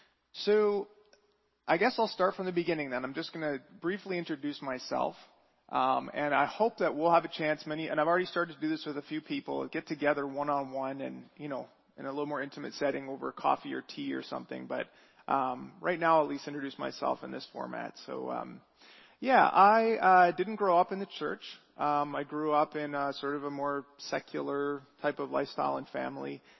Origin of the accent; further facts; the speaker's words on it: Burlington, Ontario, Canada; also born or lived in Hamilton / Sarnia; I was born and raised in Burlington, Ontario, and I ended up moving to Sarnia to be closer to my dad and my stepmom, which is another part of southern Ontario.